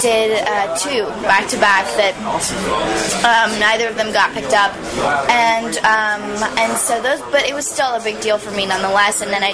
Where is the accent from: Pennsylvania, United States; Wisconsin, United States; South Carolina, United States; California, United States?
South Carolina, United States; I'm from South Carolina originally, southern chick.